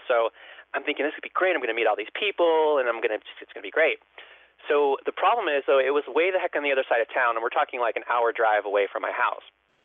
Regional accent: Chicago, Illinois, United States; This is like on some side street in Chicago. I grew up in Chicago.

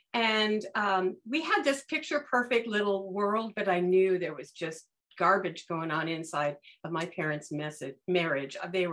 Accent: Reseda, California, United States; San Fernando Valley. I was raised in Reseda.

